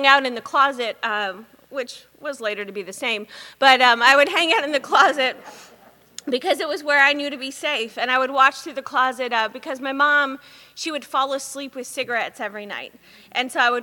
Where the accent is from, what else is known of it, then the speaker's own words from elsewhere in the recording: Tennessee, United States; born there; also born or lived in Alabama / Arkansas; now in Los Angeles, United States; And so I was born in Tennessee, and then I lived in Alabama and Arkansas before I came here. And so just all the way through the South.